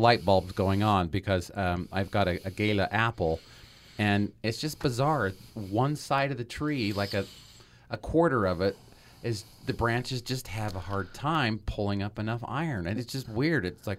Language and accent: English; Mendon, United States; when I grew up in Mendon. Mendon kind of sits down into a, I won't call it a hole, but it there are a lot of springs that are in town.